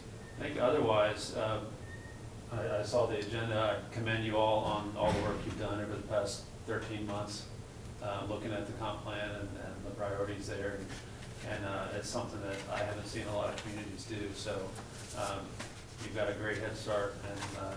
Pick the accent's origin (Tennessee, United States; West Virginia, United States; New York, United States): West Virginia, United States; I mean, I come from the Wild West, where we don't have zoning in 85% of West Virginia.